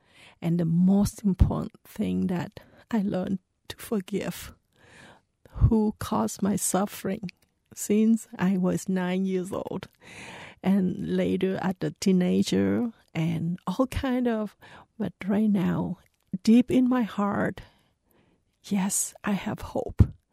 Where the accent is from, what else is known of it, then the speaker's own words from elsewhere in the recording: Trang Bang, Tay Ninh, Vietnam; So we want to build the library for children in Vietnam and specifically in my hometown, Trang Bang, and to help to fulfill my dream.